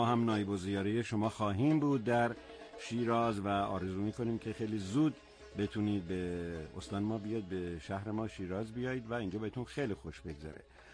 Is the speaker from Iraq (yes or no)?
yes; Iraq; از عراق هستم، من همیشه شیراز میام و خیلی هم بهم خوش میگذره